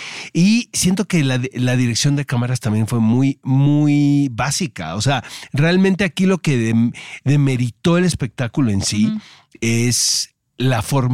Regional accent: San Diego, California, United States; moved away; Es que yo crecí en San Diego y era Charger, pero eran malísimos. Entonces me muevo para acá.

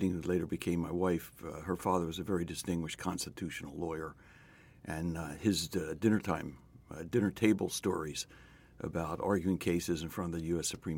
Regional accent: Philadelphia, Pennsylvania, United States; I like to say I grew up in the West. I grew up in West Philadelphia. And I grew up there and went to high school there and intended to become a physician.

